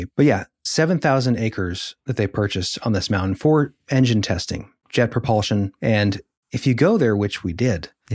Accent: Ohio, United States; You know, growing up in Ohio our whole lives, I'd never heard of this.

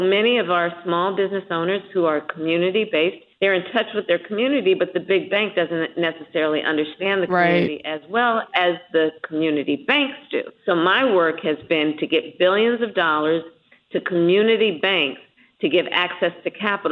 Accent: California, United States; So everything from hurricanes to floods, my home state of California, droughts, and also floods, right?

